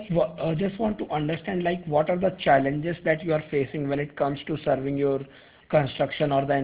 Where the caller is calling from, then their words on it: India; Actually, I'm calling from India